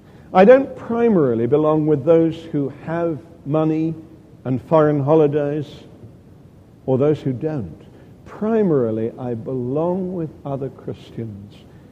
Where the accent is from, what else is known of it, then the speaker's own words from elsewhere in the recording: United Kingdom; It's not that I stopped being British or proud of Britain's achievements or wanting to see Britain prosper.